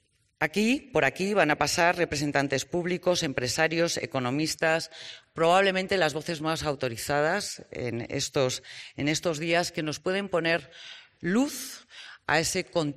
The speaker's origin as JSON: {"language": "Spanish", "country": "Spain", "said": "Somos españoles que venimos, también es mi caso, a pasar el verano o vacaciones en Andalucía, ¿no?"}